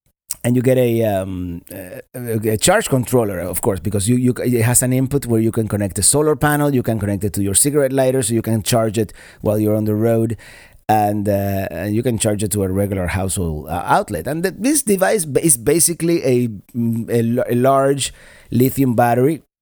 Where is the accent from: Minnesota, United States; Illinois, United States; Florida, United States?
Florida, United States; also born or lived in Caribbean; Anything below 40, it's really cold to me. I'm from Florida. I was born in an island in the Caribbean, so you can understand.